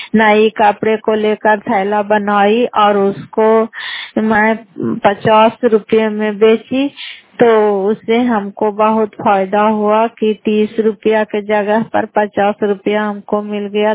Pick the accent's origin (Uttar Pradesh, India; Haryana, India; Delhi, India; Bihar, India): Bihar, India; Fatehpur; घर फतेहपुर पंचायत मकरौता जिला नालंदा क्राय प्रसाद ब्लॉक की निवासी हूँ